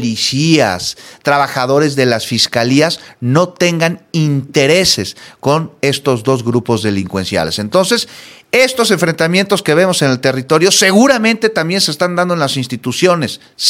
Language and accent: Spanish; Mexico; como mexicanos, como pueblo.